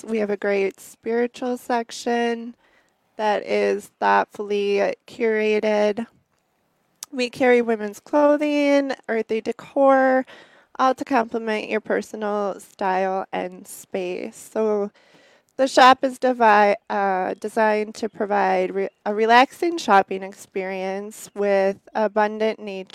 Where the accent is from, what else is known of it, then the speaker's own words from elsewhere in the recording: Winter, Wisconsin, United States; now in Hayward, United States; I grew up in Winter, Wisconsin, which is just 45 minutes away. But I moved here during my freshman year.